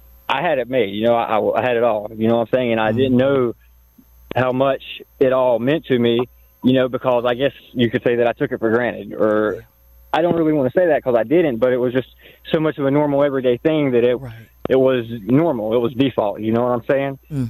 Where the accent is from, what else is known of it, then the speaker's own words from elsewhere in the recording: Madison, North Carolina, United States; now in Lexington, United States; Madison, North Carolina.